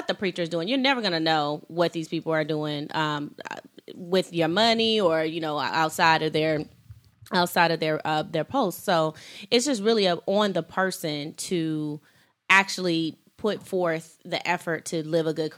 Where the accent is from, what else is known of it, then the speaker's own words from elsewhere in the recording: Detroit, Michigan, United States; Detroit would be a great city. I'm from Detroit.